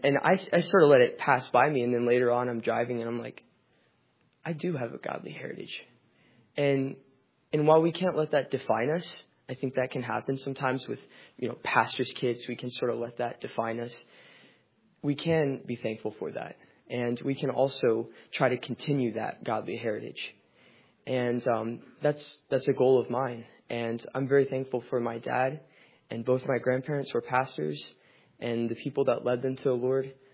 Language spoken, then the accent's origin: English; Leesburg, Virginia, United States; I'm a sophomore from Leesburg, Virginia.